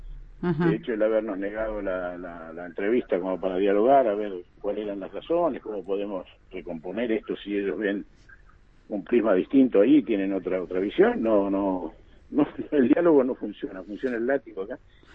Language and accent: Spanish; Bariloche, Río Negro, Argentina; yo tengo 62, hace 62 años que vivo en Río Negro, nací en Bariloche.